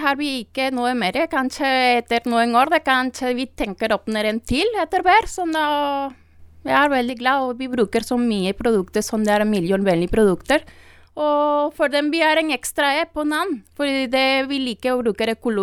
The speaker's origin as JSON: {"language": "Norwegian", "country": "Venezuela", "first_language": "Spanish", "second_language": "Norwegian", "lives_now": "Norway", "said": "Ja, jeg kommer fra Venezuela. Venezuela, vi prater spansk."}